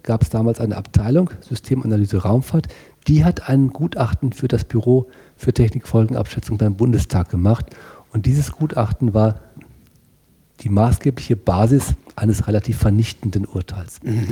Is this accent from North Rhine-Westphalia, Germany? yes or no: yes; North Rhine-Westphalia, Germany; Ich bin auf dem Bauernhof aufgewachsen, Familienbauernhof Westfalen und in durchaus enger Verbundenheit mit dem Hof und dem Land und den Tieren. Bis zu meinem 18. Lebensjahr, also als ich dann zum Studium nach Münster gegangen bin